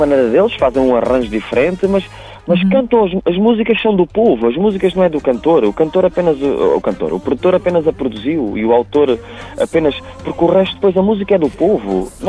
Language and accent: Portuguese; Alentejo, Portugal; now in Aveiro, Portugal; eu sou alentejano, apesar de viver em Aveiro